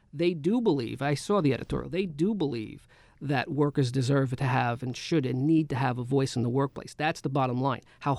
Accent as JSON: {"language": "English", "town": "Bronx", "region": "New York", "country": "United States", "tie": "born or raised there", "said": "I grew up in the Bronx in the 70s and 80s. My father was a Local 3 member, an electrician. My mother was a paraprofessional at PS 45 in the Bronx."}